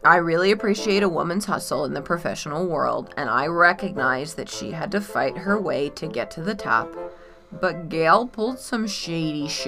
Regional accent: San Francisco, California, United States; So I grew up in San Francisco, which puts Woodsboro like a stone's throw away from my childhood home.

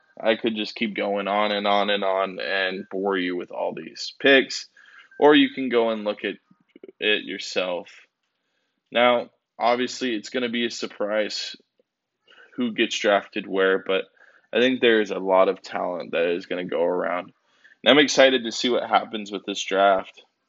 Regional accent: Las Vegas, Nevada, United States; My hometown, the Las Vegas Raiders.

